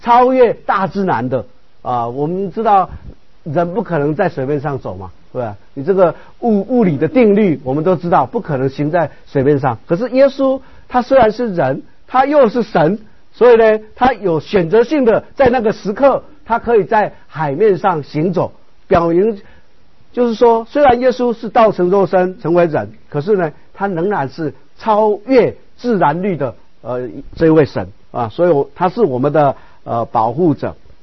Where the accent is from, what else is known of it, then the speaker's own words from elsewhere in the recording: Taiwan; 我们台湾人很多都说要去改运哦